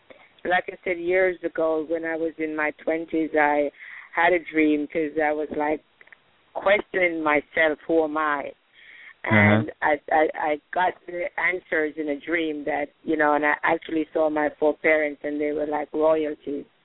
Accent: Jamaica; Okay, I'm from Jamaica.

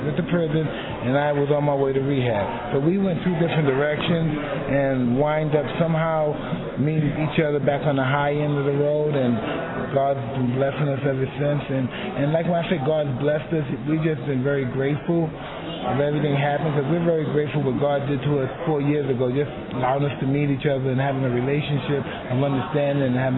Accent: New York, United States; because I'm a New Yorker

